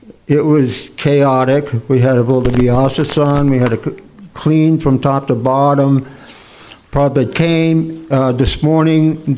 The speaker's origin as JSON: {"language": "English", "town": "Gainesville", "region": "Florida", "country": "United States", "said": "I'd say, I'm from Gainesville."}